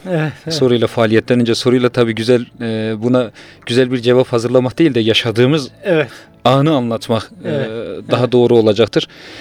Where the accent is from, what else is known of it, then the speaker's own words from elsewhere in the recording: Ağrı Province, Turkey; Evet. Ağrılıyım. Buyurduğunuz gibi Ağrı'da Patnos'ta Merkez Camii'de imamlık yapıyorum.